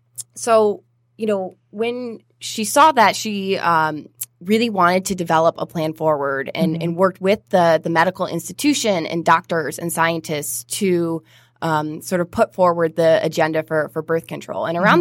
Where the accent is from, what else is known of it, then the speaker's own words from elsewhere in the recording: Michigan, United States; So after I graduated, I moved to Detroit. So I'm originally from St. Clair County.